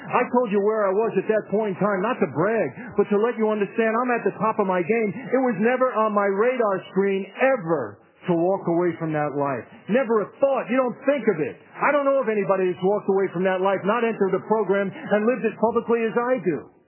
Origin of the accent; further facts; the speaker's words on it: Brooklyn, New York, United States; I'm not from L.A. I tell them, I'm from Brooklyn.